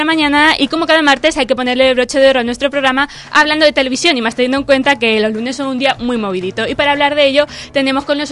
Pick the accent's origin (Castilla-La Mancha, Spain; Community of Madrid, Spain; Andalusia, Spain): Castilla-La Mancha, Spain; yo como manchega te puedo decir que muy de Requena no es